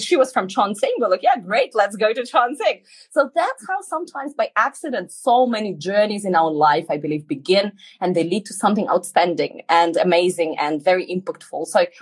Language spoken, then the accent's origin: English; Vladivostok, Primorsky Krai, Russia; Growing up in Vladivostok was really fun because we had a lot of multicultural kind of, you know, bridges and interaction